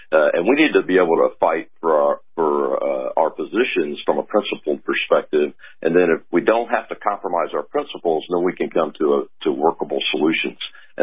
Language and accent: English; United States; But I'm an American, and I'm a Christian, and I'm a dad and a granddad